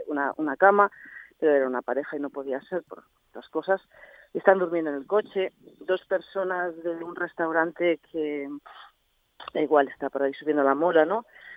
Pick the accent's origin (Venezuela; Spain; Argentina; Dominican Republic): Spain; Logroño, La Rioja; yo soy de Logroño, se hizo allí y funcionó muy bien.